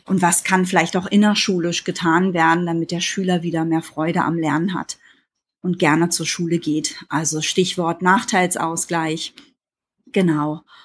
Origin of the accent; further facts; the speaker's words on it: Berlin, Germany; born there; Ich bin gebürtige Berlinerin, war nach dem Abi ein Jahr in London